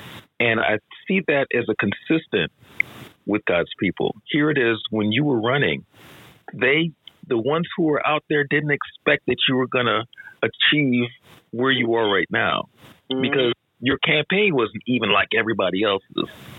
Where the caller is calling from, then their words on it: Lakewood, Washington, United States; I'm tapping in from Lakewood, Washington.